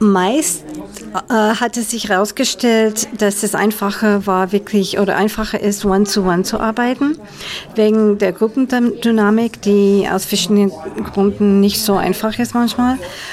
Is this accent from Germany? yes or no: no; United States; German is a second language; now in Austria; wie man an meine Stimme hört, bin ich ursprünglich aus den USA, wohne aber viele Jahre in Österreich schon